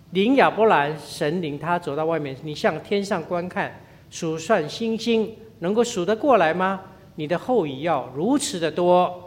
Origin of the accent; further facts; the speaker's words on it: China; 当然因为我们中国人说这个大妻子啊，这个小妻子叫妾。